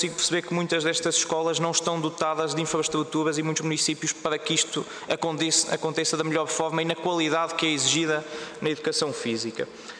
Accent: Guarda, Portugal; posso-lhe referir do distrito onde eu sou, da Guarda

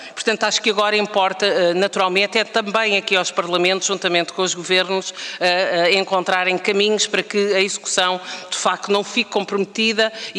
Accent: Portugal; nós, desde logo, enquanto portugueses

